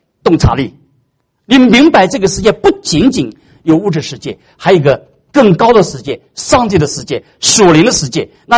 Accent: China; 好多人说好人一生平安，我们中国人喜欢讲这些话

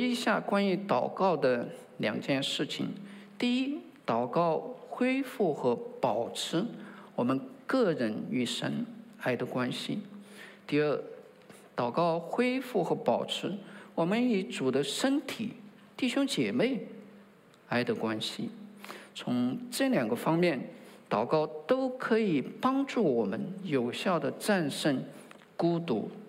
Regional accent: China; 我们中国人在遭遇不公的时候，通常都会像屈原那样发出天问

